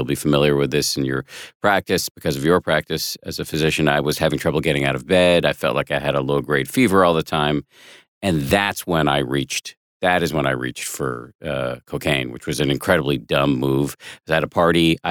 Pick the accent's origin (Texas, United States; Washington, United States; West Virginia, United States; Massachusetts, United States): Massachusetts, United States; Boston; I went to school in Maine, but I'm from Boston, not far away.